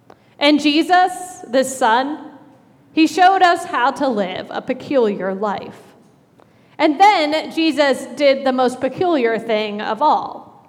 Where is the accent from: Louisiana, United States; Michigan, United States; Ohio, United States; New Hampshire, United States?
Ohio, United States; Strongsville; And I said, "Yeah, I'm from Strongsville."